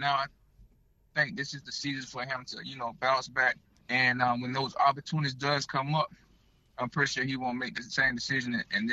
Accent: Miami, Florida, United States; to go out there and be in my hometown, which is Miami

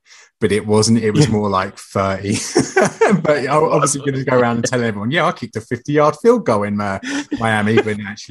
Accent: England, United Kingdom; Yeah, being English, I had to say that.

